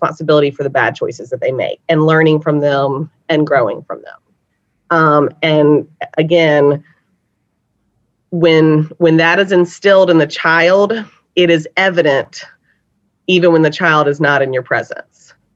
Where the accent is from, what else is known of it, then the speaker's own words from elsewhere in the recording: the South, United States; I am from the South. I love the yes, ma'am, no, ma'am.